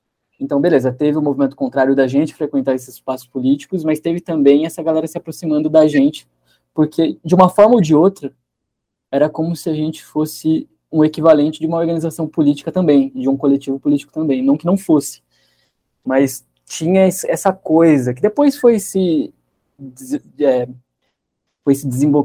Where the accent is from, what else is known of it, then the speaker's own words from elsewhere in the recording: Piracicaba, São Paulo, Brazil; eu cresci em Piracicaba e comecei a frequentar os shows de punk hardcore na minha cidade por 2006